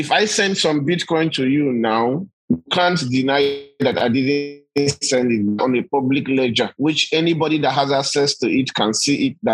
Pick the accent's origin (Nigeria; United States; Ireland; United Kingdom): Nigeria; my home country in Nigeria